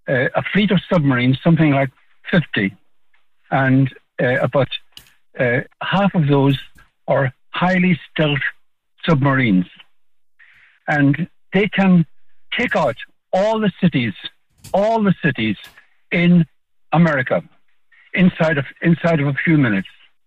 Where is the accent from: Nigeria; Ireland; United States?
Ireland; Hey, I'm an Irish man.